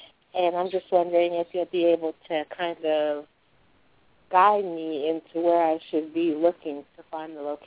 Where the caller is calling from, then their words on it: Colorado, United States; Yes, I am calling from Colorado.